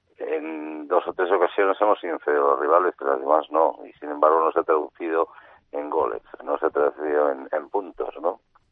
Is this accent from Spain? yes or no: yes; Basque Country, Spain; also born or lived in Russia; now in Madrid, Spain; en Rusia era español y en España, pues en Euskadi era ruso y ahora en Madrid soy vasco, ahora soy ruso otra vez.